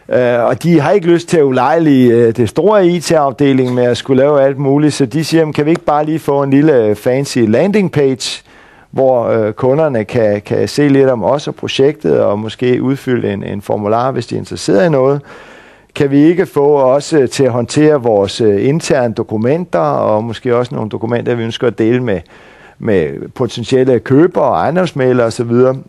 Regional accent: Roskilde, Zealand, Denmark; Nu kommer jeg fra Roskilde

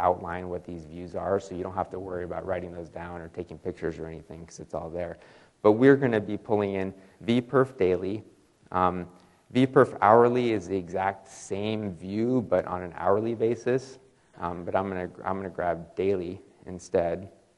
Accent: Boise, Idaho, United States; By the way, I'm from Boise

